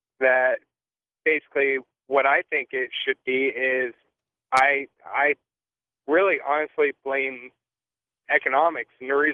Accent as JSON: {"language": "English", "region": "New York", "country": "United States", "said": "and I'm originally from New York."}